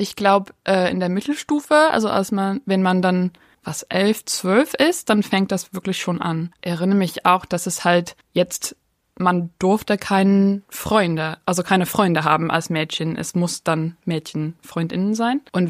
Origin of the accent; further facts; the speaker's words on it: Dunedin, Otago, New Zealand; German is a second language; Ich bin hier in Utipoti, Dunedin aufgewachsen. Mein Papa kommt aus England und meine Mama ist in Neuseeland aufgewachsen, aber ursprünglich ihre Familie auch aus Großbritannien.